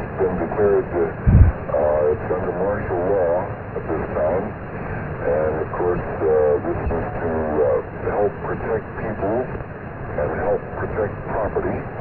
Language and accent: English; California, United States; there I go, I'm a Californian.